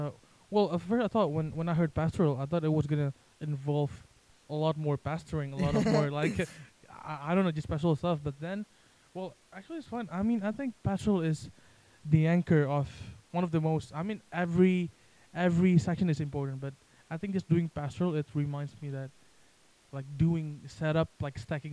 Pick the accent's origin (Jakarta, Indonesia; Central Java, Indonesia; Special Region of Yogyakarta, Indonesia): Jakarta, Indonesia; English is a second language; Well, I'm from Indonesia. I'm from the capital, Jakarta.